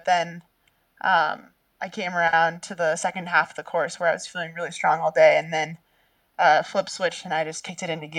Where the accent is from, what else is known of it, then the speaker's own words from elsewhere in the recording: Massachusetts, United States; Yeah, so I grew up outside of Boston on the West golf course ski track, and so we had a lot of rainy, icy, slushy, mixed weather skiing days there.